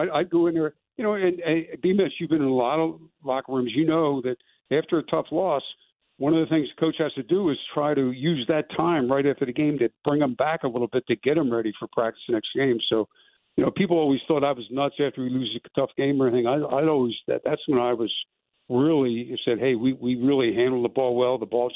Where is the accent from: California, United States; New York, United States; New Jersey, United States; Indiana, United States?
New Jersey, United States; So, you know, I'm from New Jersey, and, you know, we take pride in being a little gritty